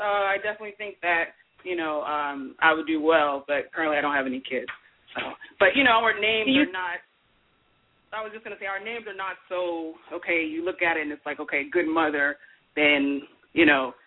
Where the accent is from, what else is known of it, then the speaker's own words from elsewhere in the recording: Houston, Texas, United States; I was born and raised in Houston, Texas.